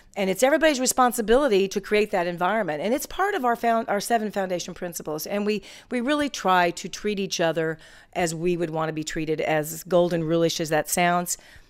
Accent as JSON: {"language": "English", "town": "Independence", "region": "Missouri", "country": "United States", "moved": "as an adult", "lives_now": "Dallas, United States", "said": "No, I'm not. I'm from Independence, Missouri, but I went to school here at SMU, graduated in 77 with a degree in political science, and stayed and love it."}